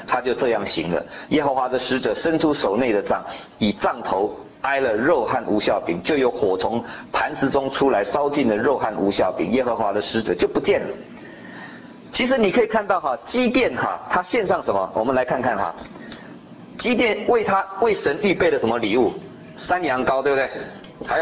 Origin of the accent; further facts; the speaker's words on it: China; 如果您到这个以色列那个地方，我们中国人吃饭哈，都有汤，对不对？